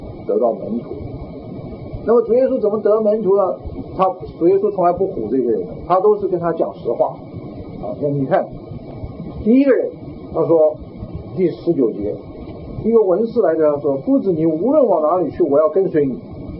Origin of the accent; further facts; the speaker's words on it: China; 我们中国人有一个孝道里有一个东西叫做父母在不远行，对吧？